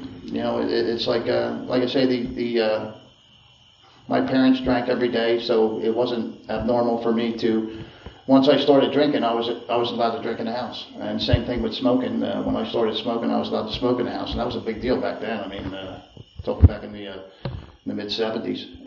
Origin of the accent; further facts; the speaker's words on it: Philadelphia, Pennsylvania, United States; born there; I think I was born in 1960 in Philadelphia.